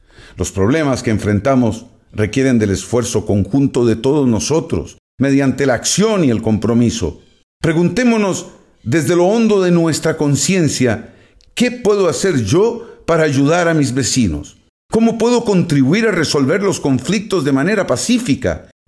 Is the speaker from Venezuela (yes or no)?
no; Costa Rica; la empatía que nos caracterizaba como costarricenses